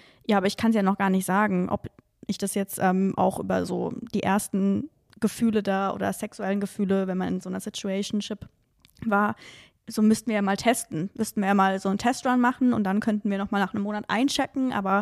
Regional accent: Freiburg, Baden-Württemberg, Germany; Also ich komme auch aus Freiburg, das habe ich euch vorhin erzählt.

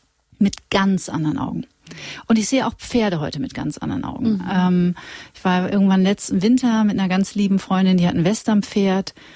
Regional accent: Witten, North Rhine-Westphalia, Germany; Und ich bin in Witten zur Schule gegangen, das ist in der Nähe von Dortmund.

